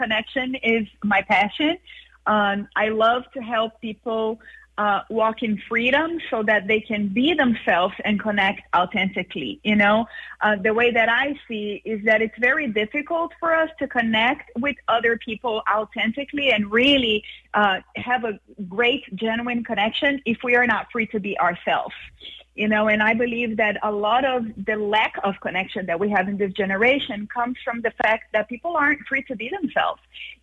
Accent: Brazil; now in Miami, United States; I'm originally from Brazil.

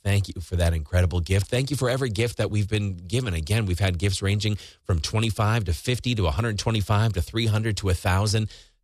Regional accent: Rice Lake, Wisconsin, United States; Well, Marcia from Rice Lake, my hometown, shout out, Rice Lake Warriors playing Monona Grove tonight.

